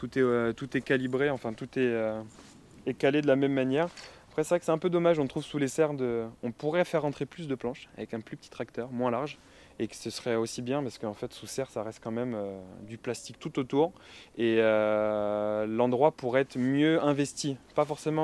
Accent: Île-de-France, France; Moi j'étais en Seine-et-Marne à la base, j'ai grandi en Seine-et-Marne.

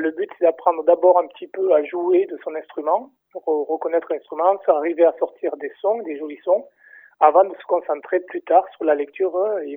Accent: Castres, Occitanie, France; Alors, je suis originaire de Castres.

